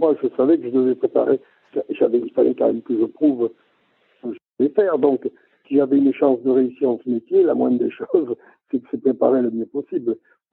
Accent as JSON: {"language": "French", "town": "Nice", "region": "Provence-Alpes-Côte d'Azur", "country": "France", "tie": "born there", "said": "mon grand-père est né en Italie, mon père est né à Nice, et moi, je suis né à Nice."}